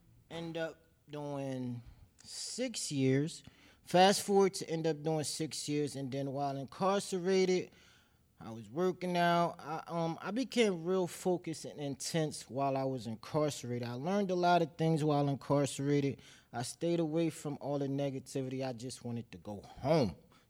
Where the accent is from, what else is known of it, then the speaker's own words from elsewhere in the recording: New Jersey, United States; I didn't grow up in this area. I grew up in North Jersey